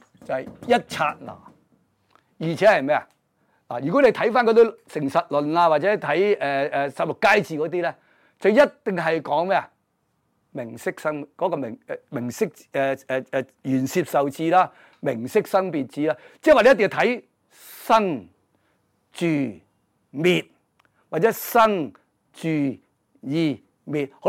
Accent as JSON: {"language": "Cantonese", "country": "China", "said": "即係我哋中國人唔中意繁瑣嘅"}